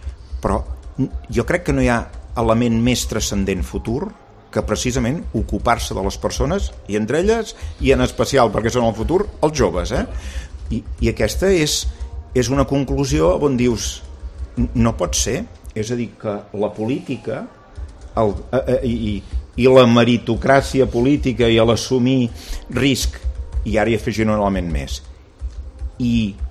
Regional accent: Catalonia, Spain; Avui, Catalunya, que som la fàbrica d'Espanya i el Vallès som el pol manufacturer i exportador més important del sud d'Europa

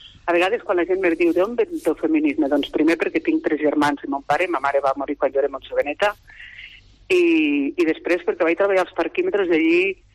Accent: Lleida, Catalonia, Spain; born there; jo vaig néixer a Lleida l'any 1962

